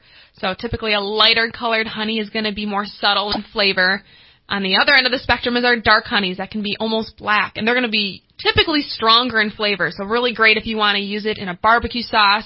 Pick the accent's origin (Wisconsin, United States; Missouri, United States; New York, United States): Wisconsin, United States; So I am from Wisconsin, so this is my first time here in California.